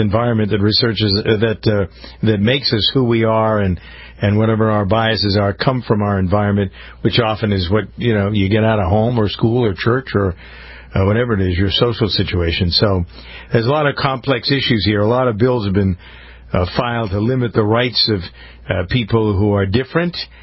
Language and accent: English; Boston, Massachusetts, United States; although I'm from the Boston area, I know how racist Boston is.